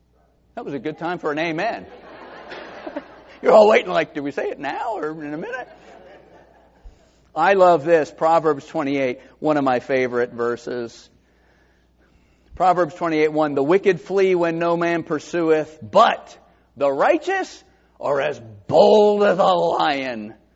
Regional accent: Valdosta, Georgia, United States; I grew up in Valdosta High School.

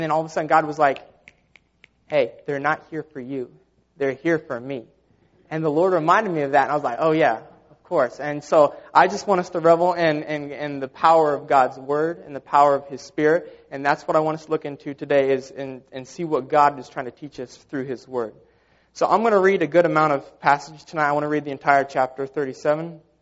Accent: Bryson City, North Carolina, United States; also born or lived in Florida; Whenever I was born in Florida, whenever I was 6 years old, my family moved to North Carolina, to Bryson City, North Carolina. And we lived there for some time

